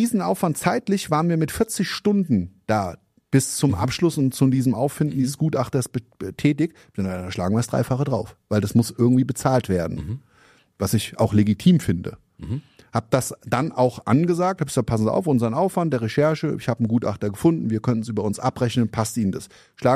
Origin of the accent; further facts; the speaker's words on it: Grand Est, France; Europäische Union, gar kein Problem, wir kommen aus dem Elsass.